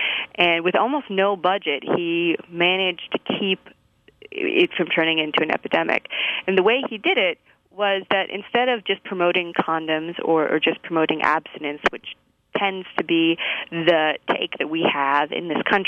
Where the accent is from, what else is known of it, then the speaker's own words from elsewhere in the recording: Texas, United States; I'm from Texas